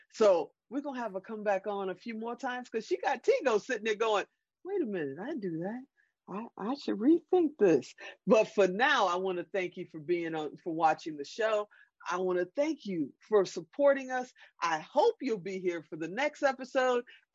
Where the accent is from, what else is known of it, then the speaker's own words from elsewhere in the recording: Chicago, Illinois, United States; I'm from Chicago.